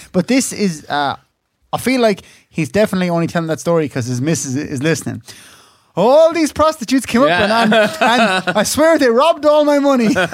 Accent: Scotland, United Kingdom; I'm from Scotland. You'll remember us.

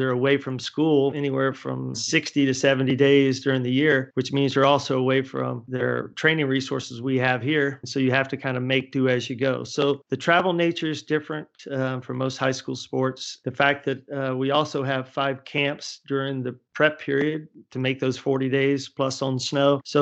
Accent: North Carolina, United States; Of course, I'm from North Carolina

